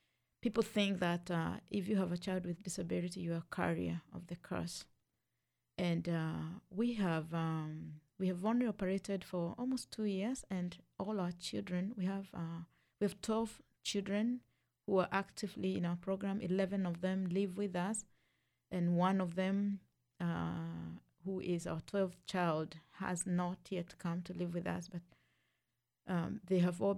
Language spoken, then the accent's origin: English; Kenya; I come from Kenya.